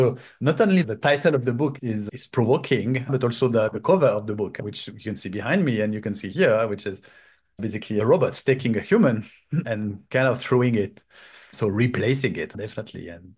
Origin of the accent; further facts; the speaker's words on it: France; accent: French; also born or lived in Shanghai, China / Singapore / San Francisco, United States; now in Miami, United States; I'm literally saying in the sense that I'm originally French. You might hear it by my accent. I moved from France for 5 years to China in Shanghai, China, and then moved to Singapore for 6 years, and then moved to San Francisco for 4 years